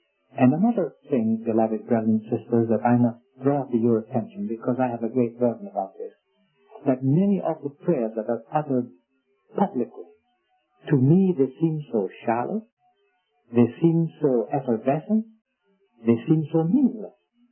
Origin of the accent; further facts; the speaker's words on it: Scotland, United Kingdom; Being a Scot, I have studied Scottish history quite a bit